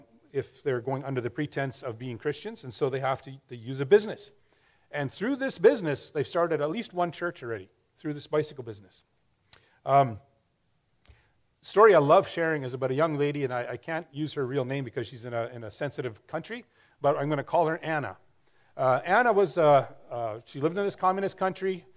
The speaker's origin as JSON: {"language": "English", "town": "Blumenort", "region": "Manitoba", "country": "Canada", "said": "So I'm from Blumenort, as I mentioned. I was a pastor there in the Blumenort Community Church for a number of years, 18 years almost."}